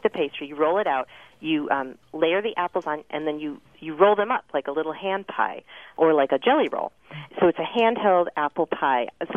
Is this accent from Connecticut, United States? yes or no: yes; Connecticut, United States; I grew up in Connecticut, too.